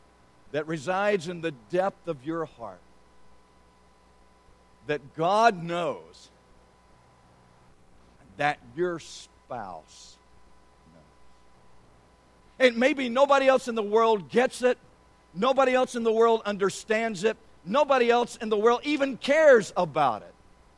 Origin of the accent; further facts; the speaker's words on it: Alabama, United States; I'd never seen the Rocky Mountains. I grew up in South Alabama, for crying out loud. We didn't have mountains.